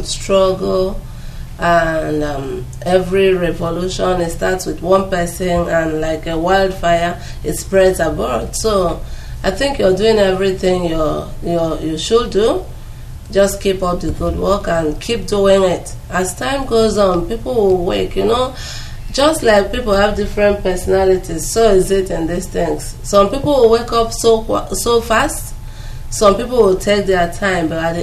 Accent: Nigeria; I'm from Nigeria

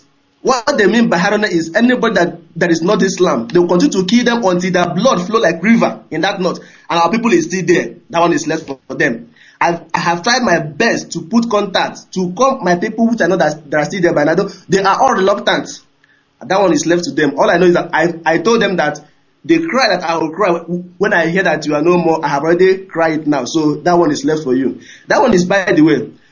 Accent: Imo, Nigeria; now in Dakar, Senegal; I'm calling from Dakar, Senegal. I'm from Imo State, Biafra land.

